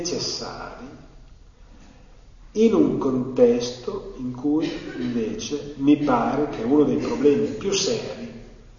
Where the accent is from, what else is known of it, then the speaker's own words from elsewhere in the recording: Modena, Emilia-Romagna, Italy; quindi io come modenese avrei... No, reggiano-modenese vuol dire c'è tutta la separazione del mondo